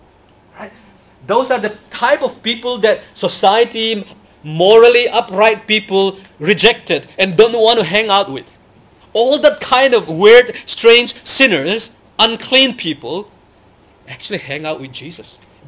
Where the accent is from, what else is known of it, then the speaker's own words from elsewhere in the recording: Mizoram, India; first language Mizo; English is a second language; he understand when I speak in my mother tongue in Mizo.